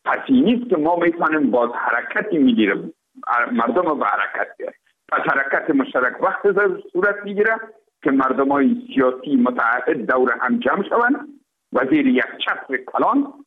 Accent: Afghanistan; تماما ما افغان هستیم

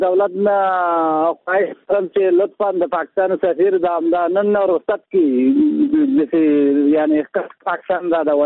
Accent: Jalalabad, Nangarhar, Afghanistan; زه د جلال آباد خو یم، د خیوي ولسوالۍ یم.

